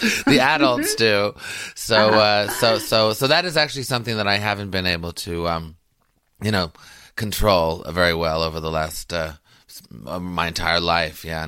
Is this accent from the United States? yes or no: no; Quebec, Canada; I grew up in Canada, which, you know, still has remnants of the empire. But I was in the French section, you know, Quebec. So they're very, they're kind of anti-British, though we were English.